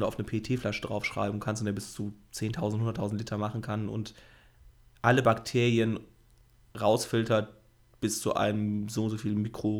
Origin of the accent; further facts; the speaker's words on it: Rhineland, Germany; Ja, gut, also als Rheinländer, die Düsseldorfer hätten keine Chance.